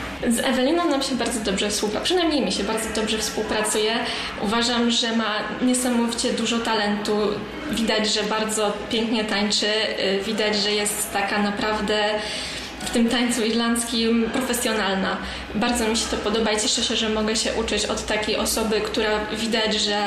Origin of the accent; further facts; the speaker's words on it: Łódź, Łódź Voivodeship, Poland; jestem z Łodzi, teraz obecnie mieszkam w Pasowalku